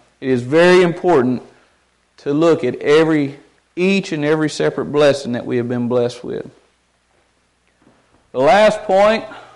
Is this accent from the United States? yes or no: yes; United States; As an American, we are so blessed with the physical things that we have